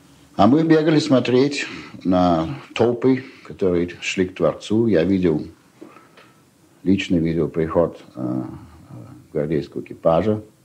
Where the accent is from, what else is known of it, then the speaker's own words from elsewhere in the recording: Saint Petersburg, Russia; born there; Я родился в Петербурге в 1905 году, 3 апреля, на Бассейной улице.